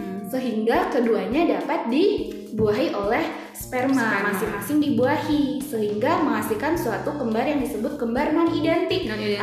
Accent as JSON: {"language": "Indonesian", "town": "Bima", "region": "West Nusa Tenggara", "country": "Indonesia", "said": "Karena aku asalnya dari Bima, Nusa Tenggara Barat, jadi gitu."}